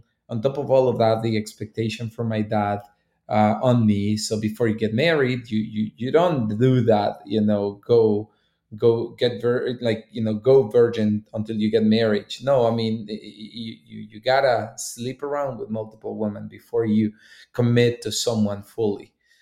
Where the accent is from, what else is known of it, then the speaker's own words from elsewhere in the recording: Honduras; I'm Latino. I grew up in Honduras.